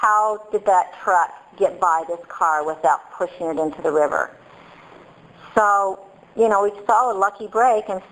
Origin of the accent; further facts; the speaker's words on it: Utah, United States; I grew up in Utah. And so I lived in the mountains in the snow